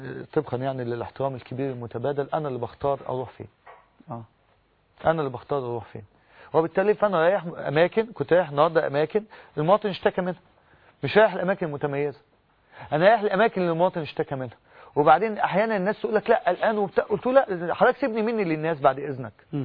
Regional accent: Egypt; عاوز أقول إن لدينا حلم كنا بنحلمه كمصريين

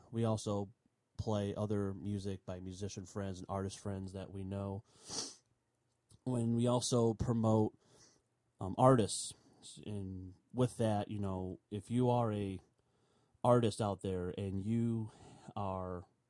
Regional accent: Illinois, United States; a tornado actually hit through a town near my home, kind of near my hometown, about maybe an hour and a half north of where the tornado hit. A town called Washington, Illinois.

